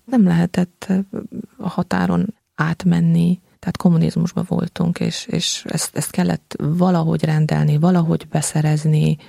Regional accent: Satu Mare, Satu Mare County, Romania; Hát Szatmárnémetiből származom. Egy milyen vallásos családba nőttem föl.

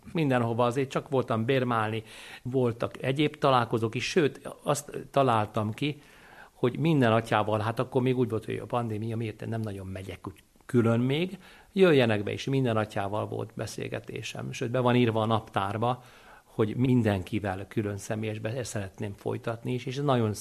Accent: Hungary; Mondtam, hogy én Magyarországról vagyok

